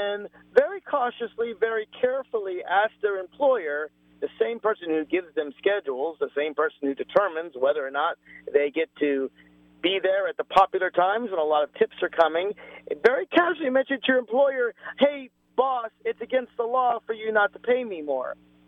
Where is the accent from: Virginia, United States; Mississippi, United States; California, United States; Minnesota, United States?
Virginia, United States; along with my home state of Virginia, most of them in the South, most of them those red states.